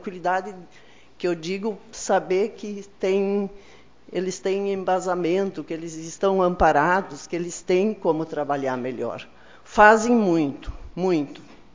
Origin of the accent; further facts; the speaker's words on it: Capitão, Rio Grande do Sul, Brazil; born there; eu que nasci em Capitão, eu nunca imaginei que poderia acontecer o que aconteceu lá